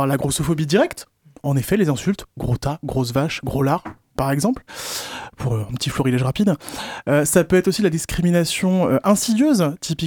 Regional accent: Pays de la Loire, France; Moi, je suis originaire du Nord Sarthe

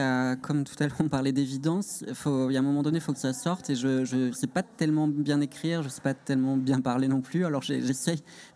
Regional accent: Centre-Val de Loire, France; En fait, j'ai grandi en Sologne.

